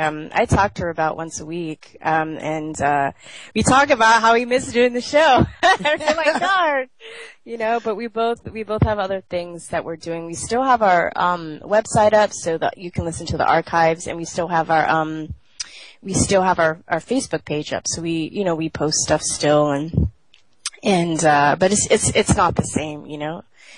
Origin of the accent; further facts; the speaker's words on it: California, United States; And I'm from California, so they had the Common Core.